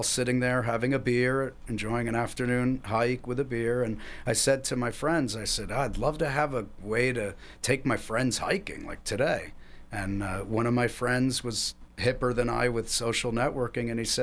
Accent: Connecticut, United States; We're both from Connecticut, and we always were out hiking.

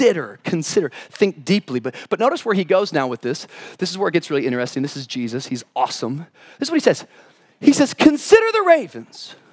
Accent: Washington, United States; I remember when I was growing up, my really only experience with crows, ravens, is growing up in Washington State.

